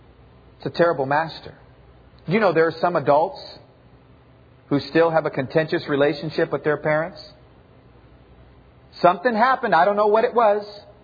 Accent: Texas, United States; But I'm telling you, it's growing up in South Texas, We used to have a big bull on the farm.

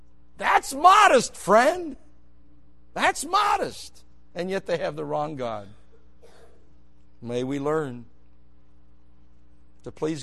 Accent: Buffalo, New York, United States; I'm from New York, Buffalo.

